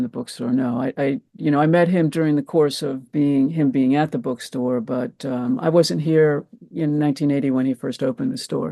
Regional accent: Maryland, United States; now in New York, United States; I'm not a Long Islander or New Yorker. I was born and raised in Maryland, the great state of Maryland.

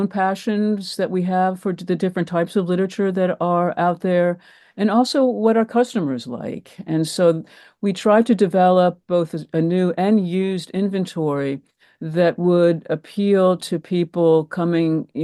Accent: Maryland, United States; now in New York, United States; I'm not a Long Islander or New Yorker. I was born and raised in Maryland, the great state of Maryland.

